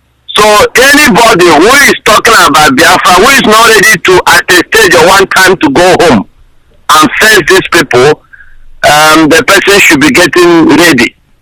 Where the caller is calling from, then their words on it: Australia; I'm calling from Australia.